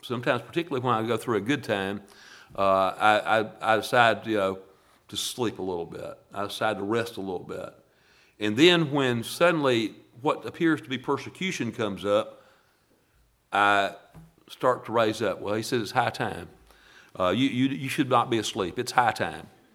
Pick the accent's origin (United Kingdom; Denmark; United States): United Kingdom; Scotland; I'm Scottish.